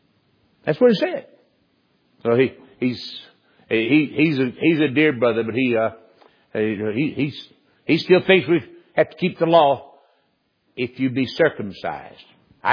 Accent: the South, United States; born or raised there

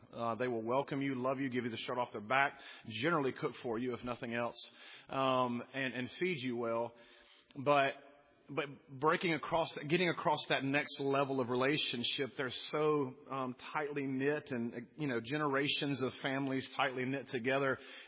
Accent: Hattiesburg, Mississippi, United States; Most of y'all know my wife grew up here, Emily. I grew up in Hattiesburg. We both went to William Carey.

